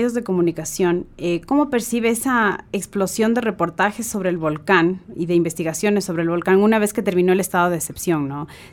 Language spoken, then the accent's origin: Spanish; Ecuador; para nosotros como ecuatorianos es muy importante porque debido a la ubicación en la que está nuestro país, pues obviamente tenemos muchos volcanes.